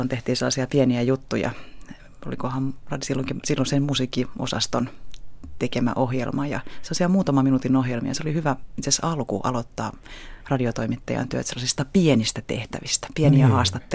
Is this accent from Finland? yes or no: yes; Turku, Southwest Finland, Finland; Olen sieltä kotoisin